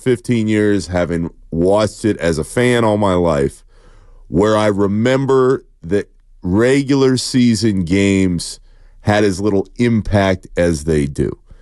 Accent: Orlando, Florida, United States; Spadone, I grew up in Orlando. I was lucky enough to go to the same school, kindergarten through 12th grade, with a majority of my friends.

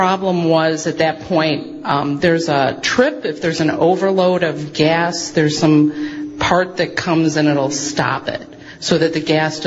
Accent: Sugar Grove, Illinois, United States; I'm from Sugar Grove, and this is my husband.

